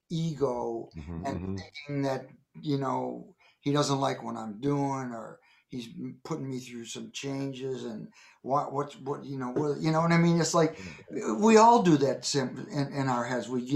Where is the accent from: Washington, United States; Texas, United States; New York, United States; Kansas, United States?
New York, United States; And I was in L.A., you know, doing some work out there. I was from New York.